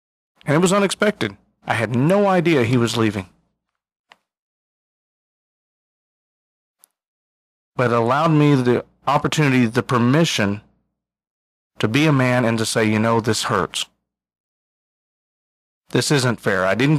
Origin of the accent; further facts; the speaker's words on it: Midwest, United States; You know, I grew up in the Midwest. It's part of the pull you up by your own bootstraps mentality, and you try to work your way through things and tough it out.